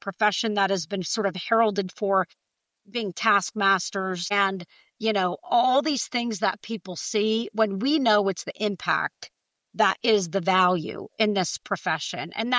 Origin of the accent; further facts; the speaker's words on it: New Jersey, United States; And I'm going to say guys because I'm from Jersey and I'm Italian.